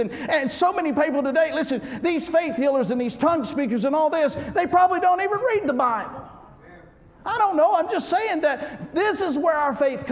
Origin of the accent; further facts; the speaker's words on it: Florida, United States; I am from Florida, Northwest Florida, or L.A., as most of us call it there, Laura, Alabama.